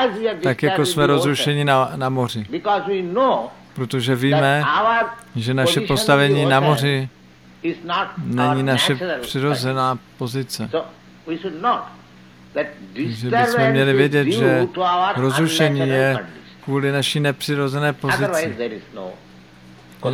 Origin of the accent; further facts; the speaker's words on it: India; Czech is a second language; moved away as an adult; now in United States; Mně se to stalo, když jsem přijel poprvé z Indie do New Yorku.